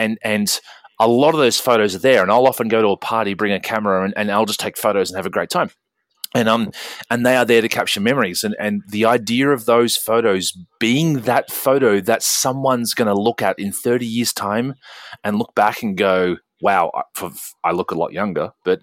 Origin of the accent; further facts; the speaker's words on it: Australia; I'm a little country guy and I come from Australia and there's not, you know, there's not a massive population in Australia.